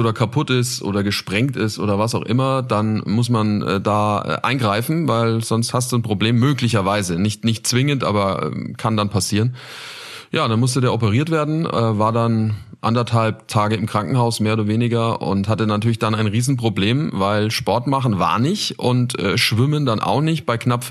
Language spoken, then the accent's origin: German; Nuremberg, Bavaria, Germany; in meiner Heimat in Nürnberg